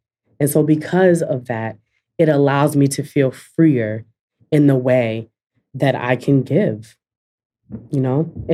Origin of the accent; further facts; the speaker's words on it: Boston, Massachusetts, United States; I was born and raised in Boston, and I was born in the inner city of Boston and raised in the inner city of Boston.